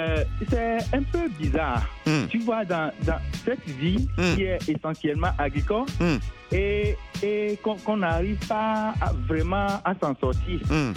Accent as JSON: {"language": "French", "town": "Kpalimé", "region": "Plateaux", "country": "Togo", "said": "moi, je viens du Togo."}